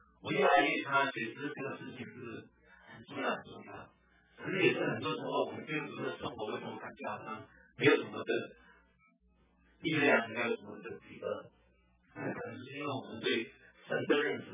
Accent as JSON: {"language": "Chinese", "country": "Hong Kong", "tie": "born or raised there", "also_born_or_lived": "Taiwan", "moved": "as an adult", "lives_now": "United States", "said": "我自己是在啊香港出生长大，然后再到台湾念大学，然后再来美国。我来美国的时候就是住在明尼苏达"}